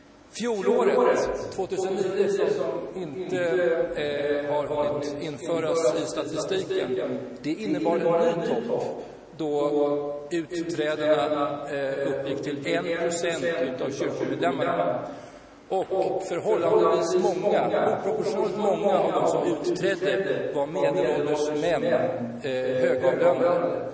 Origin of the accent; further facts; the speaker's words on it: Sweden; born there; Och själv är jag medlem i kyrkan 1972 genom min naturliga födelse. Då jag blev född som svensk medborgare.